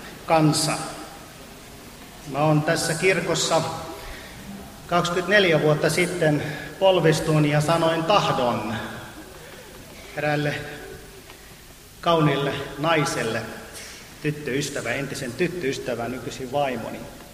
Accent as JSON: {"language": "Finnish", "country": "Israel", "tie": "born or raised there", "moved": "as an adult", "lives_now": "Finland", "said": "Minun rakas maani, joka mä oon siellä syntynyt, kasvanut ja tulin kyllä Suomeen siihen suomalaisten rakkauteen perään väliaikaisesti. Ja nyt tupsahtanut 25 vuotta ja on vielä väliaikaisesti."}